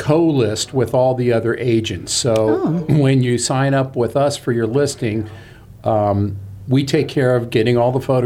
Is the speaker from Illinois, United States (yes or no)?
no; St. Petersburg, Florida, United States; now in Tarpon Springs, United States; Well, I live in Tarpon Springs. I'm a native of Florida. I grew up in St. Pete, home of the nearly wet and nearly dead. And I live up in Tarpon Springs now.